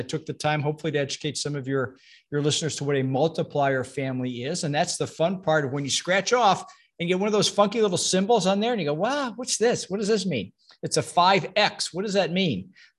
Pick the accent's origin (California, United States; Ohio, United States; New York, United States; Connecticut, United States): Ohio, United States; Cleveland; I'm from Cleveland. I'm sorry. I'm not familiar.